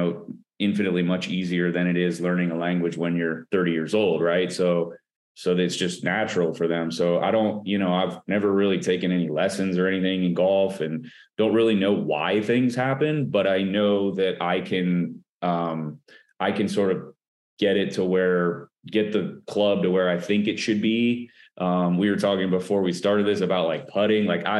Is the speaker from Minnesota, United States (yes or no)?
yes; Minnesota, United States; born there; I was born in Minnesota, and my mom, we had a basement.